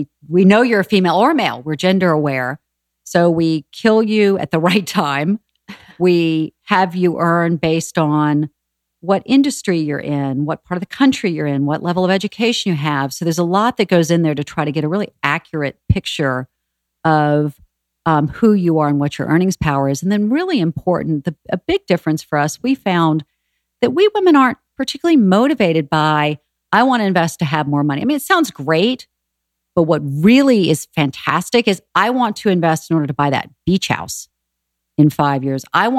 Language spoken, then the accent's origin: English; the South, United States; So we're from the South.